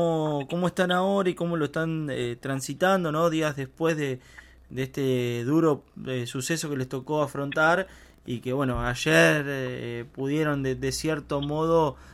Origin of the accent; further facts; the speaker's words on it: Buenos Aires, Argentina; más allá que nosotros somos del partido de Rivadavia, de Tejedor, la región es todo similar, ¿no?